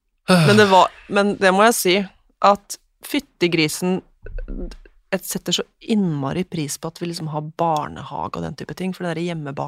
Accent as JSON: {"language": "Norwegian", "town": "Hamar", "region": "Innlandet", "country": "Norway", "tie": "born or raised there", "said": "Du, den kommer fra, altså jeg vokste opp på Hamar."}